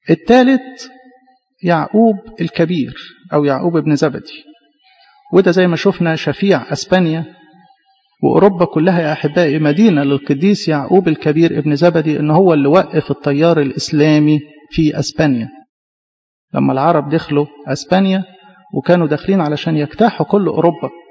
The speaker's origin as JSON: {"language": "Arabic", "country": "Egypt", "said": "لينا كمصريين"}